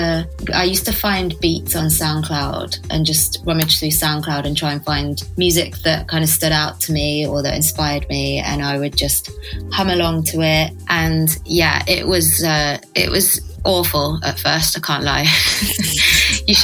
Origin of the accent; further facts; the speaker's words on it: West Midlands, United Kingdom; now in London, United Kingdom; So then I grew up just outside Birmingham in Worcestershire, and I've lived in London for a long time now.